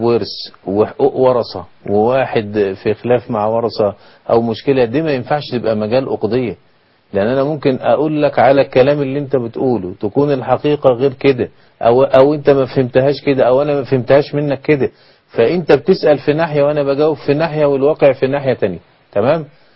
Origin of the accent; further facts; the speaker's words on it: Egypt; عندنا في مصر